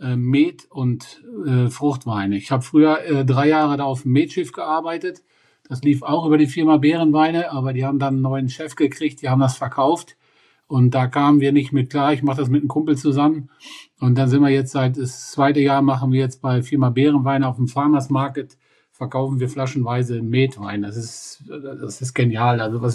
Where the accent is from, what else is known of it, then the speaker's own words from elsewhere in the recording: Hesse, Germany; ich komme ja aus der Nähe von Kassel